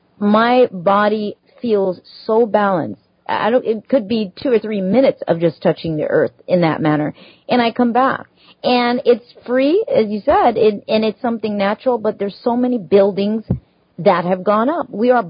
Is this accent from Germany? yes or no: no; Jamaica; I mean, I grew up in Jamaica, so, it was very common to walk around outside barefoot.